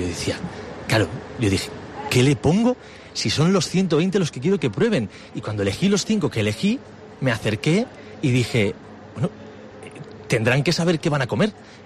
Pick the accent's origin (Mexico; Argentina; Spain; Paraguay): Spain; Villarreal, Valencian Community; also born or lived in La Rioja; creo que lo que tengo que contestar es que soy una persona de Villarreal, que por trabajo me fui a La Rioja 4 años a aprender de hostelería